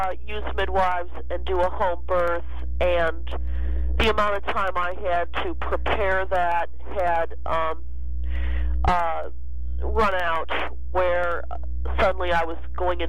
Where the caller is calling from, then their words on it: Ventura, California, United States; I'm calling from Ventura, California.